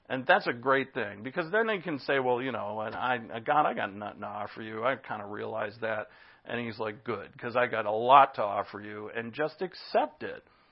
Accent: East Coast, United States; I'm from the East Coast, and we don't trust anybody.

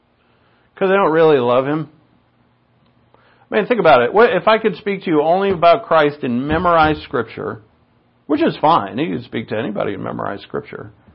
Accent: Ireland; and, you know, I can make Irish jokes because I'm Irish.

